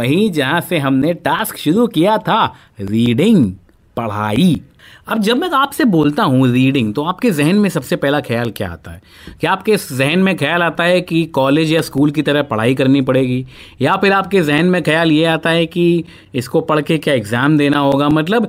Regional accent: Kanpur, Uttar Pradesh, India; अब हम लोग तो कानपुर से आए हुए

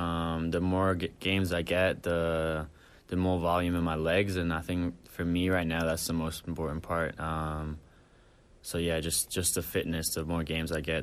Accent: Berlin, Germany; I was born in Berlin, Germany. When you're living there, growing up there, you know, so you kind of have to like soccer.

